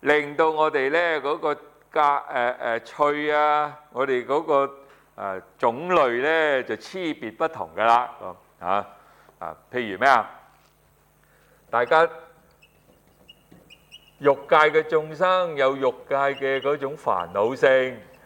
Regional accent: China; 我哋係中國人

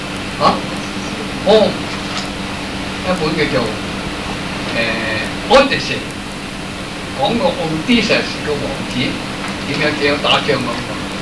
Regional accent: China; 黑啲比我哋中國人黑啲

